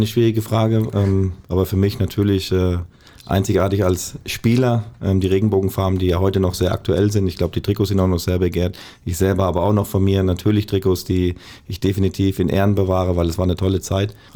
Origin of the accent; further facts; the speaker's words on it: Wertheim, Baden-Württemberg, Germany; now in Bochum, Germany; weil Wertheim ist natürlich meine Heimat